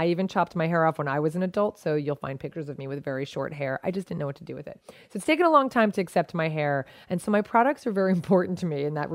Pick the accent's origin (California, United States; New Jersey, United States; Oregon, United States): New Jersey, United States; So, and I grew up in New Jersey where people used to use...